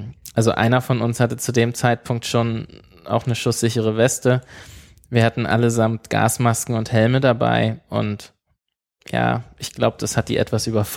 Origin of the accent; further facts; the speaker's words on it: Berlin, Germany; indem wir als Berliner von Prag aus nach Tel Aviv geflogen sind